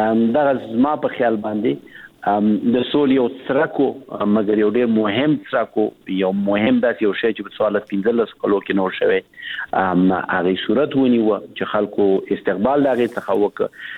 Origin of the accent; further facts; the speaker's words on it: Afghanistan; داسې نه دی چې هغه افغانان دي موږ هم افغانان یو. ډېر زیات مشترک هیلی لرو د افغانستان د پاره